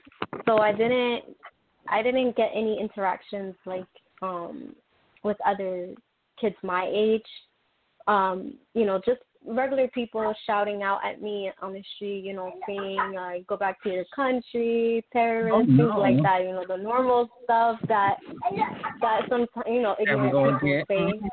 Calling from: Queens, New York, United States; I'm calling from Queens, New York.

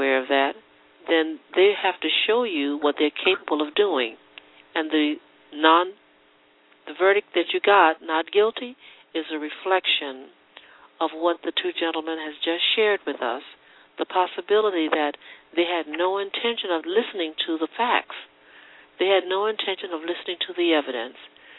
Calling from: Colorado, United States; I'm calling from Colorado.

